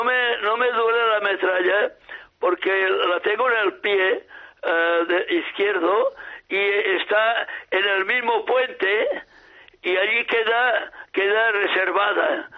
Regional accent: Sant Joan de les Abadesses, Catalonia, Spain; now in Barcelona, Spain; No, yo no nací aquí en Barcelona. Nací en San Juan de las Abadesas.

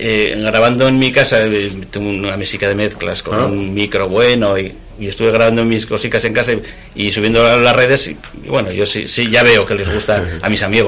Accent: Estella, Navarre, Spain; now in Tudela, Spain; Y estuve cantando durante muchos años en Estella, en mi pueblo, con un grupo de música sudamericana. Era el vocalista del grupo. Y después, cuando ya me vine a Tudela, aquello ya por circunstancias del tiempo y del espacio, se tuvo que disolver.

